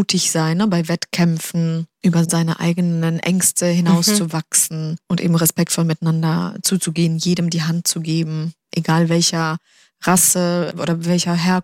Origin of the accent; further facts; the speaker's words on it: Poland; born there; moved away; Ich bin in Polen geboren worden, in einer guten Mittelschicht.